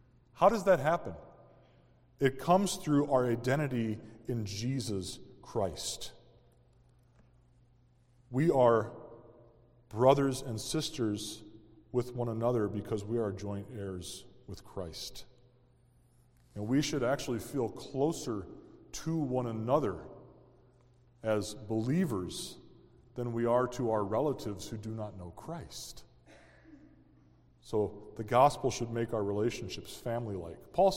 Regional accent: New Ulm, Minnesota, United States; One song we grew up singing in New Ulm was called

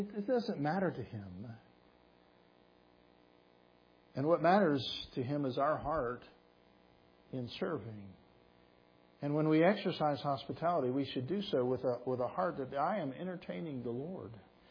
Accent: Atlanta, Georgia, United States; and so I was raised in Atlanta, but I've never seen this before.

